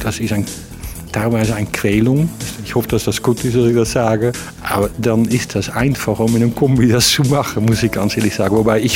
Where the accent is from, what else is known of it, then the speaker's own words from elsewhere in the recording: Netherlands; German is a second language; Ich bin ein Holländer, ich verstehe das.